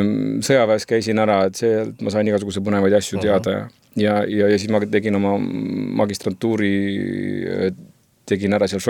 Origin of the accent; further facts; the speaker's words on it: Palamuse, Jõgeva County, Estonia; ma ise olen Palamusel kandist pärit ja Palamusel on alati kuidagi see kultuur ja kultuuri tegemine väga, väga oluline olnud